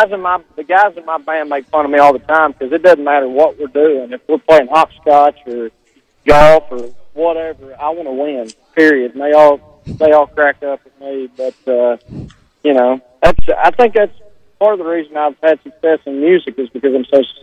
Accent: Arkansas, United States; growing up in Arkansas, Central Arkansas, there was always the threat of that happening to us.

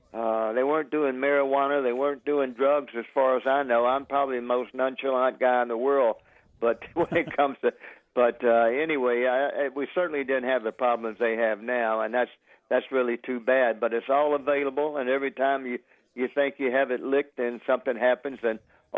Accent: Little Rock, Arkansas, United States; It's who you are, and I always say, look, I'm from Little Rock, Arkansas, and proud of it.

